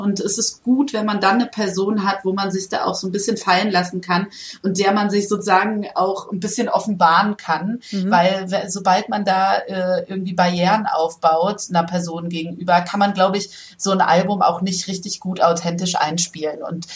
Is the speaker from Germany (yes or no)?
yes; Hesse, Germany; born there; also born or lived in Darmstadt; ich habe früher in Darmstadt studiert und habe dann lange Zeit gewohnt. Ich bin ja auch eigentlich gebürtige Hessin.